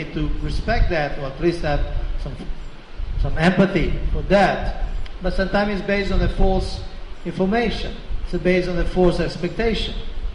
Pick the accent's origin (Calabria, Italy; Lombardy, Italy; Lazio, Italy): Lazio, Italy; Rome; English is a second language; I was born and raised in Rome as a Christian Catholic.